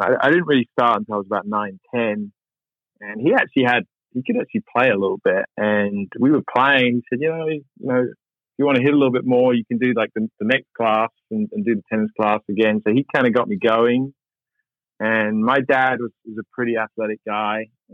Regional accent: Hayes, London, United Kingdom; I'm from West London, a town called Hayes. If you've ever flown into Heathrow Airport, you've flown over my house, the town next door.

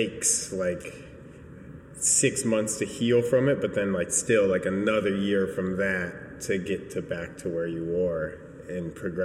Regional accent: Chicago, Illinois, United States; I grew up in Chicago.

